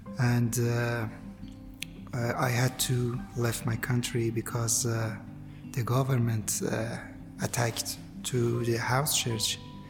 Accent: Iran; English is a second language; moved away; I'm from Iran. I've been living here at about 15 months. I left my country because I converted my religion, Islam to Christian.

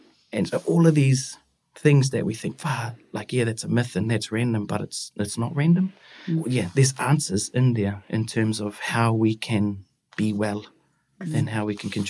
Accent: Waikare, Northland, New Zealand; also born or lived in Kawakawa; growing up, I was born in Kawakawa. My parents ran the school in the bush in Waikare. And so my pito was buried up there.

